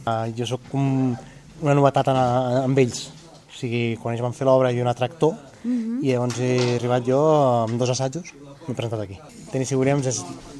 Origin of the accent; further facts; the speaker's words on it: Montseny, Catalonia, Spain; jo vinc del Montseny.